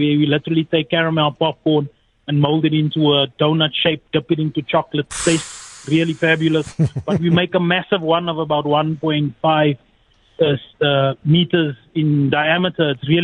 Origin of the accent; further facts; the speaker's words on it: Eldorado Park, Gauteng, South Africa; I come from a poor background. I come from El Dorado Park and Westbury and all these places.